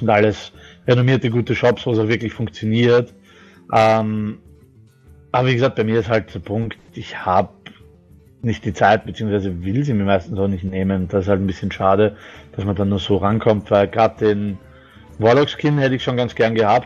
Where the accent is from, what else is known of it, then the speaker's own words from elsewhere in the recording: Austria; bei uns in Österreich